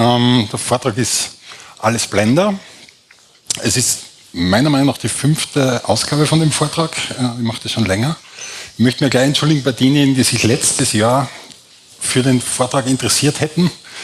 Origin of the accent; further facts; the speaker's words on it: Salzburg, Austria; born there; now in Graz, Austria; Ich bin gebürtiger Salzburger, allerdings seit über 30 Jahren in Graz, fühle mich auch als Steirer.